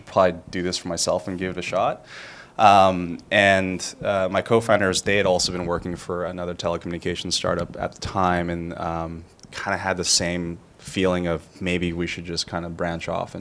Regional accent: California, United States; So I grew up in California in a pretty small college town.

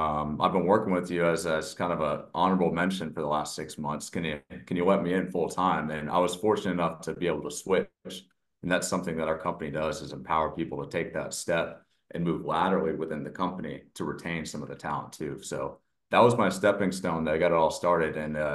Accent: West Coast, United States; before I even went to Clemson, I grew up on the West Coast.

